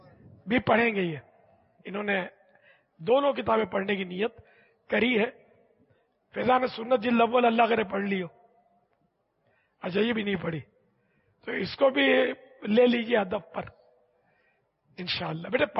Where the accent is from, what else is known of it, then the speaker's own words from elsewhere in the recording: Karachi, Sindh, Pakistan; born there; میں تو اصلاً نسلاً ان مانو کر پاکستانی ہوں کہ میں تو پیدا ہی پاکستان میں ہوا ہوں، باب المدینہ میں پیدا ہوں، کراچی کی پیدائش ہے میری